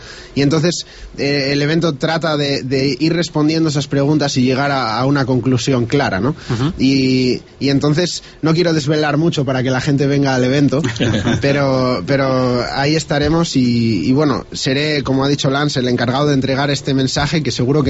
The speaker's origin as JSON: {"language": "Spanish", "town": "Bilbao", "region": "Basque Country", "country": "Spain", "said": "Como ha dicho Lance, sí que vengo de Bilbao."}